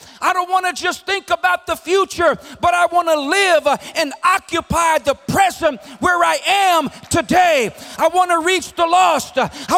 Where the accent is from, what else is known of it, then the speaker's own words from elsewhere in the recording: Louisiana, United States; accent: Cajun; When I went to Bible school, some of the kids used to want to hear me talk just because of my Cajun accent.